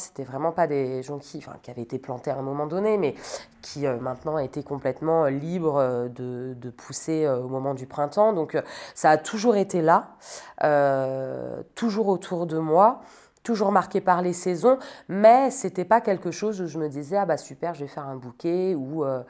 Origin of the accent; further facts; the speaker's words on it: Centre-Val de Loire, France; Je viens de Sologne. J'ai grandi dans une grande maison au milieu de la forêt avec mes parents et ma sœur. Donc une enfance pleine de nature, toujours à l'extérieur.